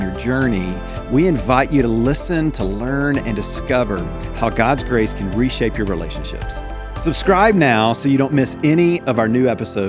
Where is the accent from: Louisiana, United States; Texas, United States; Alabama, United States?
Alabama, United States; That's typical. I'm from Alabama. That's how we count.